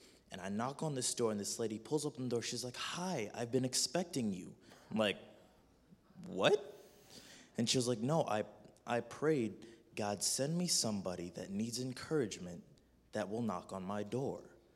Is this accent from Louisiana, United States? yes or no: no; Reno, Nevada, United States; I am from Reno, Nevada. I'm a ways away.